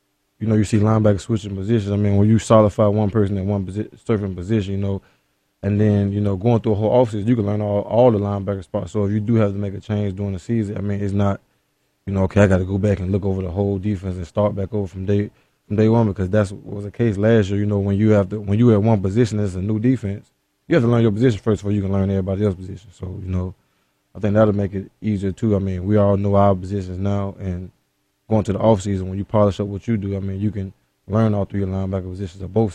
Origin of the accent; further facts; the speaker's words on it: Florida, United States; I mean, I'm from South Florida, so there's a lot of stuff to do down there as well.